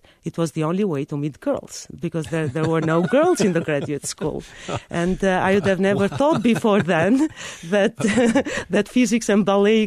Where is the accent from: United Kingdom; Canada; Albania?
Albania; English is a second language; now in United States; that was one of the surprising findings I had when I moved from Albania to the States. In those days in Albania, at least in my experience, people never thought of a girl's profession and a boy's profession.